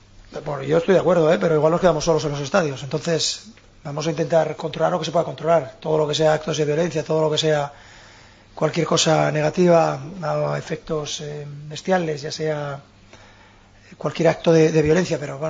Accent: Gijón, Asturias, Spain; soy asturiano y de Gijón a muerte

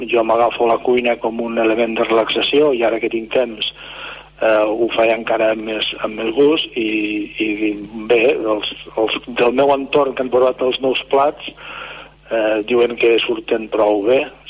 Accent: Lleida, Catalonia, Spain; born there; jo vaig néixer a Lleida, a un barri que antigament se'n deia Puigbordell

